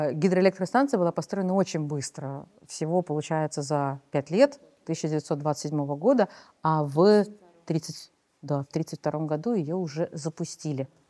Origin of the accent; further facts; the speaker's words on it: Saint Petersburg, Russia; учился в моем родном городе Санкт-Петербурге на инженера.